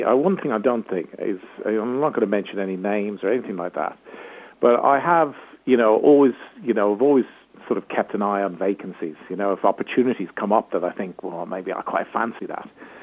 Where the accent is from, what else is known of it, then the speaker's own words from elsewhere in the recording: Ireland; Because at the end of the day, I am Irish. Ireland's my home. It always will be.